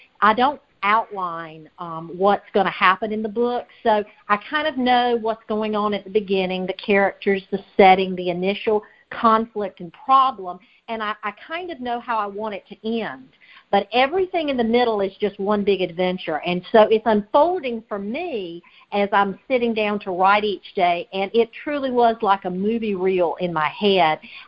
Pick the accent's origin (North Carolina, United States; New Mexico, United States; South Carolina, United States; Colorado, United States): North Carolina, United States; I do not. I am from North Carolina.